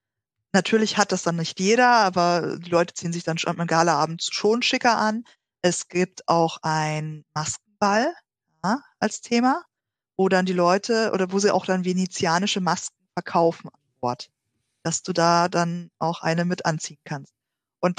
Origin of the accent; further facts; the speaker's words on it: Munich, Bavaria, Germany; Ich bin ja Münchnerin. Ja, und hier in München